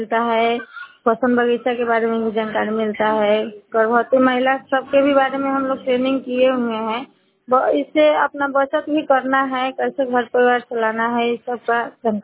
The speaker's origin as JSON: {"language": "Hindi", "town": "Majhariya", "country": "India", "said": "मैं पंचायत मझरिया से हूँ। मेरा गांव का नाम मझरिया है।"}